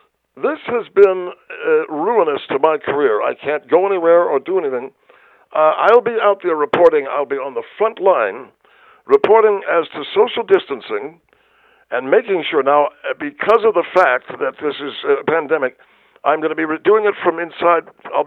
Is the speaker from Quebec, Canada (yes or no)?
yes; Laval, Quebec, Canada; now in California, United States; But I came from Laval, and it was a good time. I was glad that I came to California.